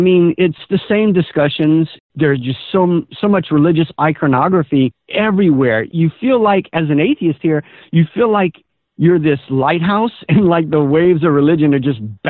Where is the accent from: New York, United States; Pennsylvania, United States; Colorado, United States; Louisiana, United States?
Louisiana, United States; I'm from Louisiana.